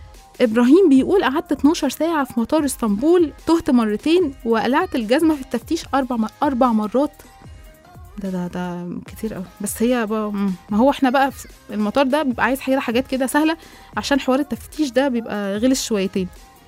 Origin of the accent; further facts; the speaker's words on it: Egypt; واحنا ايوه يعني احنا مصريين